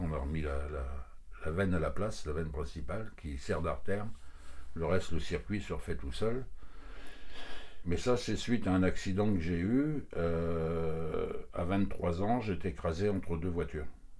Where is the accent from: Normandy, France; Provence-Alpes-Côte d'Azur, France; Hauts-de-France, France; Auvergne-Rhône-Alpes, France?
Hauts-de-France, France; Beauvais; 68 ans et je vis à Poulgoisec, dans le Cap Sizun, depuis déjà 40 ans. Je suis originaire de l'Oise, de Beauvais, d'une famille de 6 enfants, mon père maçon-paveur, maman à la maison.